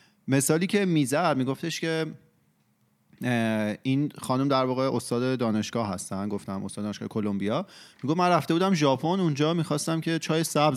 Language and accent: Persian; Iran; میدونی حالا ما خب تو فرهنگ ایران بزرگ شدیم و ایرانی هستیم